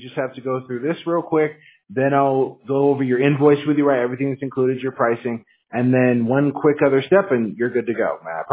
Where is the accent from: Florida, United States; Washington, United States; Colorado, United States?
Washington, United States; I'm from Washington State, man. It was raining 70% of the time.